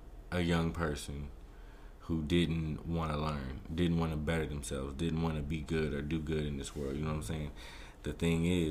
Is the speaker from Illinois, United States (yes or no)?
yes; Chicago, Illinois, United States; born there; so I was born in the Chicago area, moved around quite a bit as a kid, too.